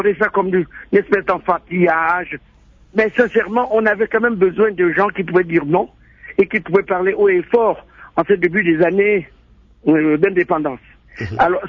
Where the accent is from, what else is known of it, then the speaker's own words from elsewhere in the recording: Gabon; Je suis gabonais, il est vrai